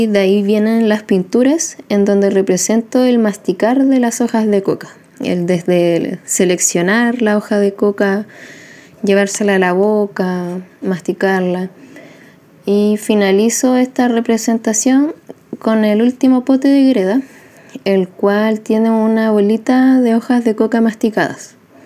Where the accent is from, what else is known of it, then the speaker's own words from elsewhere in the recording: Calama, Antofagasta, Chile; also born or lived in Chuquicamata; Yo nací en Chuquicamata y fui criada en la ciudad de Calama, en el norte de Chile.